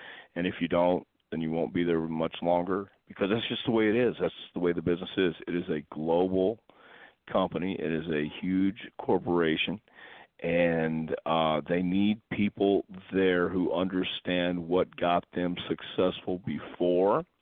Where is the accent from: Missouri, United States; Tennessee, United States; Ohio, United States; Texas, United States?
Texas, United States; also born or lived in Houston; I grew up in West Texas and for 10 years, and the Funks were just starting, and they started in West Texas.